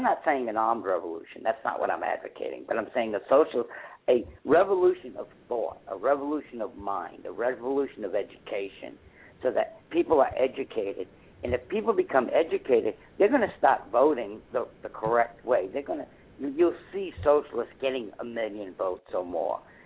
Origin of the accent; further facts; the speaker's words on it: United States; but I'm an American, I love my country, and because I love my country, I want to make my country a better place.